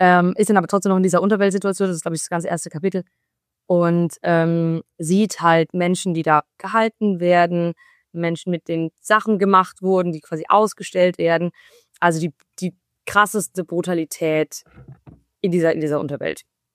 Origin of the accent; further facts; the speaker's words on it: Freiburg, Baden-Württemberg, Germany; Aber ich komme aus Freiburg, eben Fasnacht ist da ganz groß.